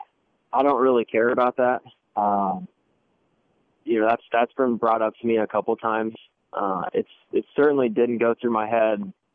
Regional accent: Kansas City, Missouri, United States; because I'm from Kansas City and that I'm comfortable and that it's my hometown and a lot of my family's here.

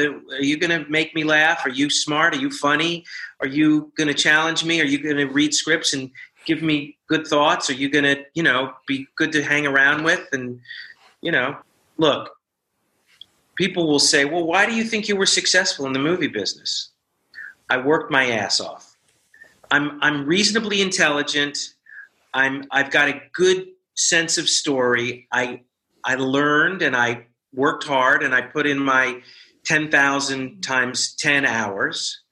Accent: Newport News, Virginia, United States; and I grew up in Newport News, Virginia, we didn't have art films.

